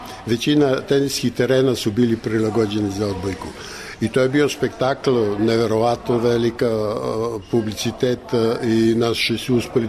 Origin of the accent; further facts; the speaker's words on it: Niš, Nišava District, Serbia; born there; now in Belgrade, Serbia; Ja sam rođen u Nišu, majka udala se rano odmah posle gimnazije, otac je Kragujevčanin, ali su se oni rastali 45. godine i ja sam sa majkom prešao u Beograd, a otac je ostao u Nišu